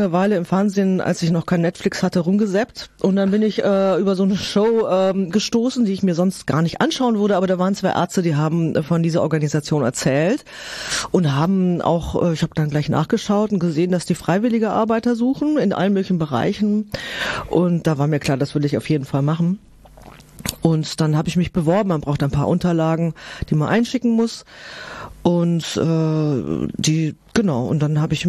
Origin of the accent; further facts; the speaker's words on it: Wangen im Allgäu, Baden-Württemberg, Germany; born there; Also ich bin geboren in Wangen im Allgäu. Das ist total schön, also zumindest landschaftlich, in der Nähe vom Bodensee und Dreiländereck, Österreich, Schweiz.